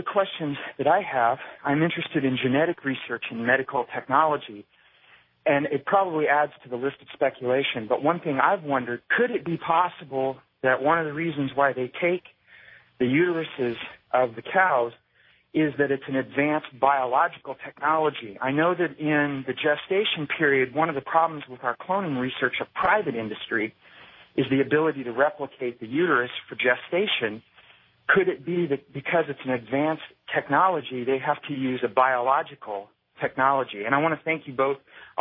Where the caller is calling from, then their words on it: Lincoln, Nebraska, United States; I'm calling from Lincoln, Nebraska on 1240